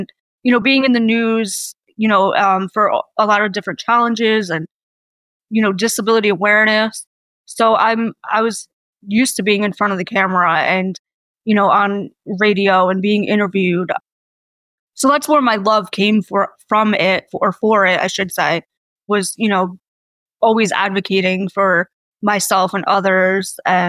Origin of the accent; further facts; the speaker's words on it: New York, United States; Well, I'm 35. I'm from New York.